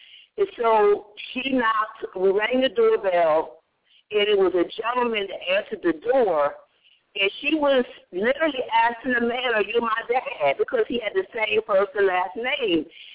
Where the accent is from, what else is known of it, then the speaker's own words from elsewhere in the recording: Philadelphia, Pennsylvania, United States; we're from Philadelphia